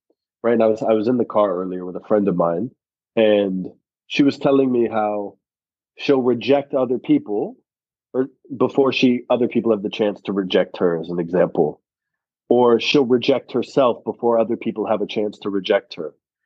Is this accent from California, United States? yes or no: yes; Los Angeles, California, United States; Originally born and raised in Los Angeles, grew up with a family with a lot of love, not a lot of money.